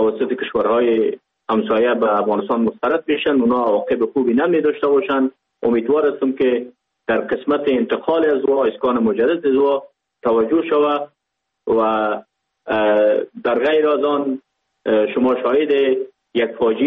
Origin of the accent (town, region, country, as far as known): Pakistan; born or raised there